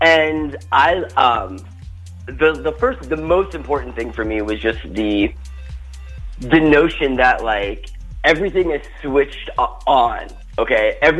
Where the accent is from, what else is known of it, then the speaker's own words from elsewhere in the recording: Miami, Florida, United States; now in Boulder, United States; I'm originally from South Florida, from Miami, and I live now in Boulder, which is like a night and day world compared to where I'm from.